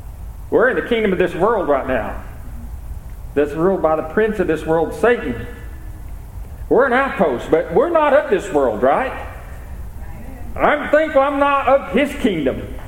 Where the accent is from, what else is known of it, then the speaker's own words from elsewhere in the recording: United States; I'm thankful that I am American, don't get me wrong